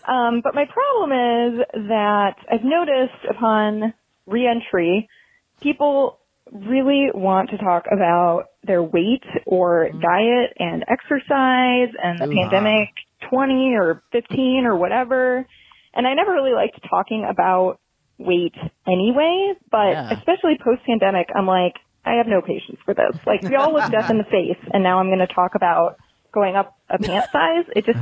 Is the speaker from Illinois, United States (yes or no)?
yes; Chicago, Illinois, United States; now in Oklahoma, United States; I'm originally from Chicago. I currently live in Oklahoma.